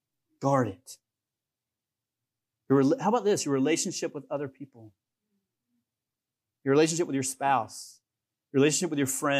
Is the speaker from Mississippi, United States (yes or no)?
no; Georgia, United States; born there; I was born in Georgia, praise the Lord.